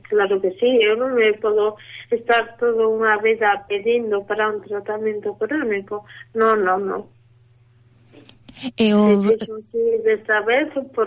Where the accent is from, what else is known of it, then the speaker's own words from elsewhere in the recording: Galicia, Spain; Eu son unha galega máis, pago os meus impostos